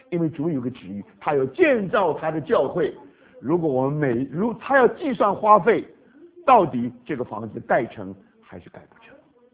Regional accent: Taipei, Taiwan; 我是在台湾长大的。我们在台北曾经有一个车站叫台北车站，是很有名，从日本的时候就已经有了。那因为我们一天到晚就常常从台北火车站这个走来走去，走来走去

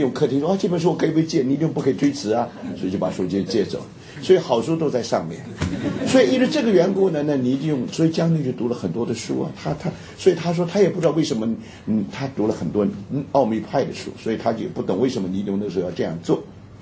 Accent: Taiwan; now in United States; 我第一次到美国的时候，因为我在台湾长大，在台湾长大早期的时候

